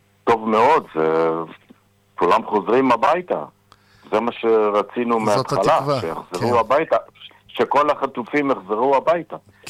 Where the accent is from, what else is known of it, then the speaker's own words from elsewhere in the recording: Southern District, Israel; now in Los Angeles, United States; כן, אני מהדרום.